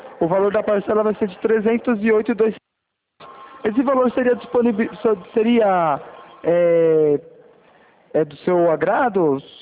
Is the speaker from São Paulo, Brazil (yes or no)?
yes; Itapevi, São Paulo, Brazil; Ah, compreendi, mas eu não sou daqui não, eu sou de Itapevi.